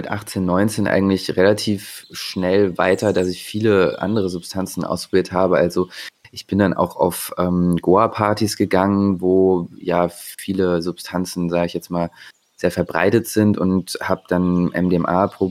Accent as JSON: {"language": "German", "town": "Bonn", "region": "North Rhine-Westphalia", "country": "Germany", "lives_now": "Leipzig, Germany", "said": "ich komme ursprünglich aus Bonn, wohne aktuell in Leipzig, wo ich hier auch in der Nähe studiere gerade noch."}